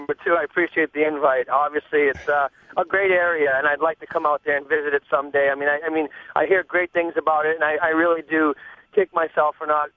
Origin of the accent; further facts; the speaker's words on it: Boston, Massachusetts, United States; And I grew up in Boston, Mass., and I grew up basically right out in the outskirts of the movie The Town, right where all that was based on.